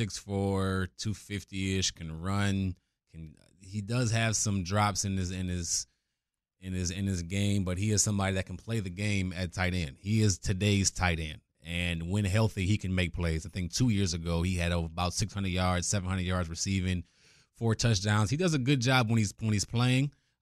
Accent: Cleveland, Ohio, United States; I'm from Cleveland

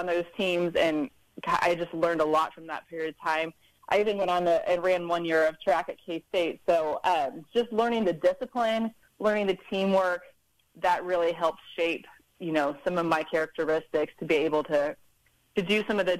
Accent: Cimarron, Kansas, United States; later we moved to Southwest Kansas, where he continued his agronomy work, and I grew up in Cimarron. So being able to grow up in rural America has a lot of benefits.

